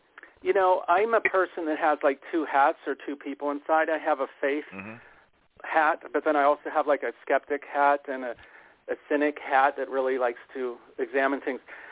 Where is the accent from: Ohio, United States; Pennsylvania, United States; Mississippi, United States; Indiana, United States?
Pennsylvania, United States; Pittsburgh; There's a guy from my hometown of Pittsburgh, Frank Gorshwin